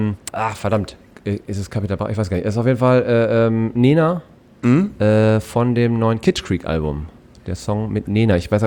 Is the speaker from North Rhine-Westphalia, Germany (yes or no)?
yes; Bielefeld, North Rhine-Westphalia, Germany; ich komme eigentlich aus Bielefeld gebürtig.